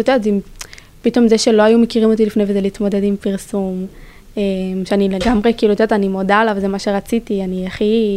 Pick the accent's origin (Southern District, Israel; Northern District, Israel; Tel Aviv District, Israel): Northern District, Israel; כי אני גם מהצפון